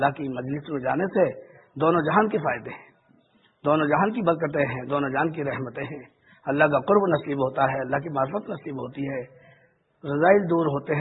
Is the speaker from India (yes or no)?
yes; Bulandshahr, Uttar Pradesh, India; میرا وطن اصل ضلع بلندشہر ہے